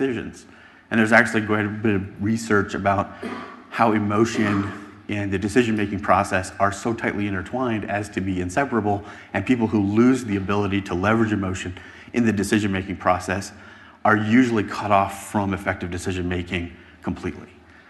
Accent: United States; In our society, and I'm from the United States, we're deeply interested in why people don't seem to want to know true facts sometimes.

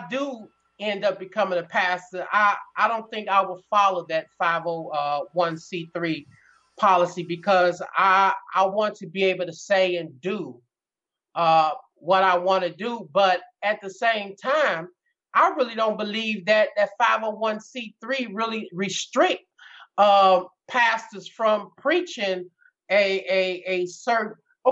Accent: St. Louis, Missouri, United States; I grew up in North St. Louis, you know, which is, you know, 99% Democrats.

